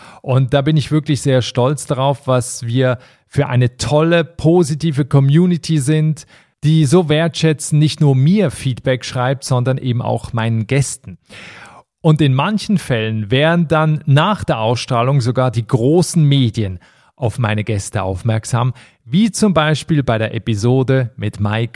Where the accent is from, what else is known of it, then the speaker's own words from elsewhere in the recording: Switzerland; Ich bin Schweizer, ja. Ich kann doch selber nicht richtig die Grammatik, ja.